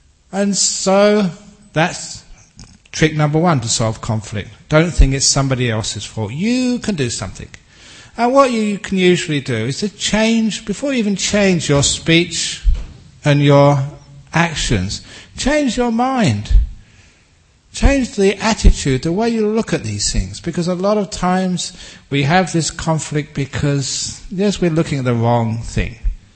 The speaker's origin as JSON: {"language": "English", "region": "England", "country": "United Kingdom", "said": "I'm English"}